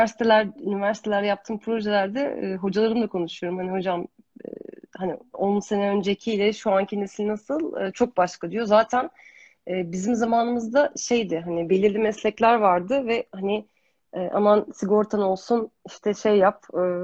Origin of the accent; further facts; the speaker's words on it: Thrace, Turkey; biz Trakyalıyız, biraz bağlıyız.